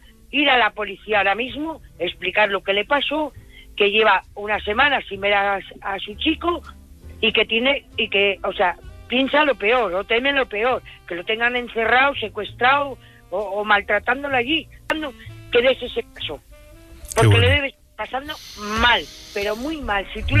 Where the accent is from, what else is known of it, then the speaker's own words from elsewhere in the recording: Valladolid, Castile and León, Spain; also born or lived in Asturias; Precisamente soy una persona que me he criado en Valladolid, uh-huh. Soy castellana, aunque nací en Asturias. Mis padres murieron ahí en Valladolid.